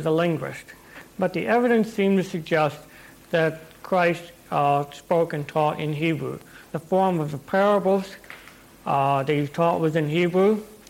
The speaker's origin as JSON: {"language": "English", "town": "Pine Village", "region": "Indiana", "country": "United States", "tie": "born or raised there", "said": "It was that Nazareth was kind of like my hometown of Pine Village, okay? Otherwise known as maybe Resume Speed, Indiana. It was a dinky town."}